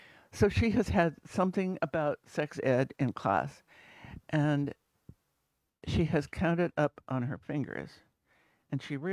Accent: Bisbee, Arizona, United States; Growing up in Bisbee, our mother was a stay-at-home mother

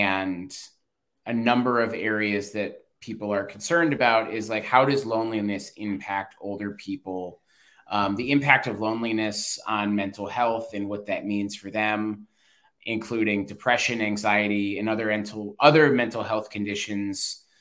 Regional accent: Long Island, New York, United States; moved away as an adult; also born or lived in Pennsylvania / Virginia / North Carolina; since I moved away from Long Island in 2013, I've lived in Pennsylvania, Virginia, two different places in North Carolina now.

